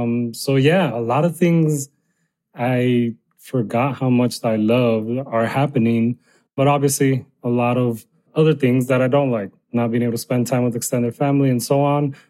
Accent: Arizona, United States; I grew up undocumented in Arizona, obviously one of the worst places you want to grow up undocumented in.

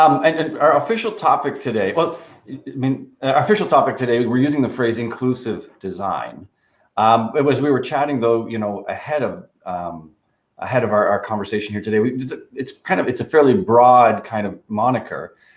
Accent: Canada; The Canadian me is now picturing a whole string of Forney jokes. Like we've always traditionally had Newfie jokes in Canada anyway.

